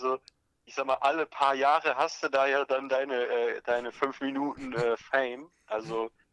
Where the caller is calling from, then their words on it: Bavaria, Germany; Ja, ich will gerade in Oberbayern.